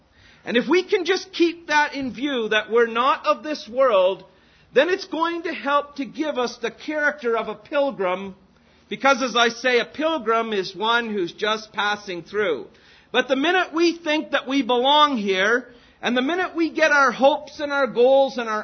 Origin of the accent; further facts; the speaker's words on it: Canada; from Canada, the first question they always ask me is my citizenship. And I tell them I'm a Canadian.